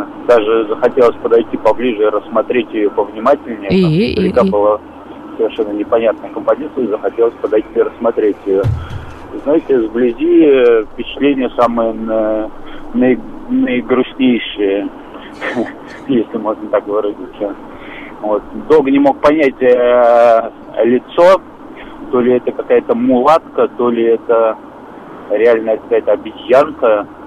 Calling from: Moscow, Russia; Я сам из Тушина, проживаю рядом с метро Сходнинская

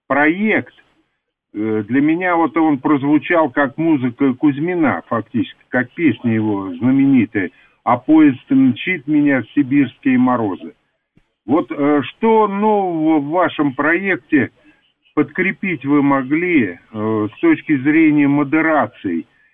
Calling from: Sarov, Nizhny Novgorod Oblast, Russia; Я звоню из Сарова, это город атомной науки.

